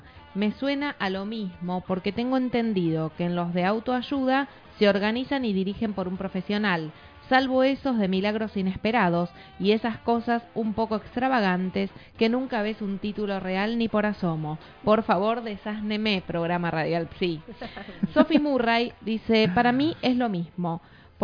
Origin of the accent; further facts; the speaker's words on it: Cali, Valle del Cauca, Colombia; En Cali, Valle del Cauca, Colombia, mi tierra querida